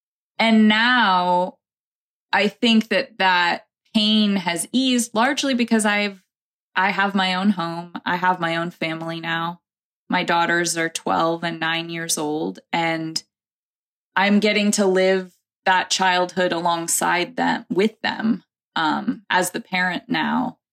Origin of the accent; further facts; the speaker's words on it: United States; I haven't had any US support since then. And we'll see, but I'm hoping that I'm able to get back out there in my own country